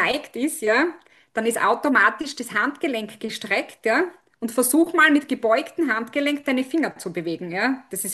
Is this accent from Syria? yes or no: no; Austria; In der zweiten Klasse wird bei uns in Österreich mit der Schreibschrift meistens begonnen.